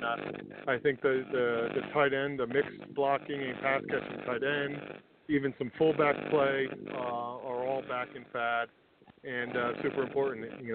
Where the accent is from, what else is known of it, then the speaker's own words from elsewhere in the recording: New Jersey, United States; You know, I grew up in North Jersey and was a Giant fan growing up. I got drafted to Dallas.